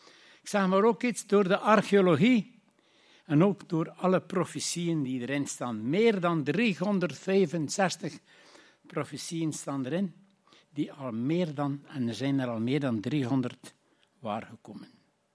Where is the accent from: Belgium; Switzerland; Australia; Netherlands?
Belgium; Roeselare, Flanders; ik ben van Roeselare